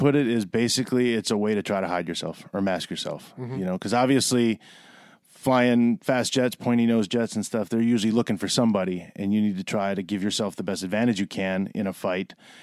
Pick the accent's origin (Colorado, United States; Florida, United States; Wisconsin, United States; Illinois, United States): Wisconsin, United States; Milwaukee; So I grew up in Milwaukee.